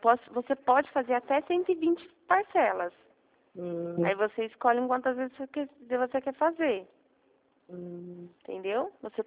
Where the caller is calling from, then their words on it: Campinas, São Paulo, Brazil; Da cidade de Campinas a gente tá.